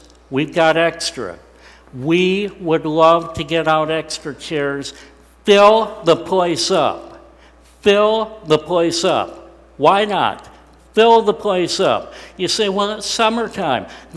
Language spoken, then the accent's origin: English; United States; I didn't choose to be an American. I didn't earn being an American. I was simply born here, and I get all the blessings of being an American.